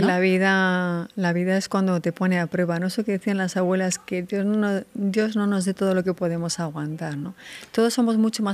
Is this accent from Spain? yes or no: yes; Medina del Campo, Castile and León, Spain; also born or lived in Santo Domingo; Pues vengo de Medina del Campo y con un padre dominicano. Bueno, yo nací en República Dominicana.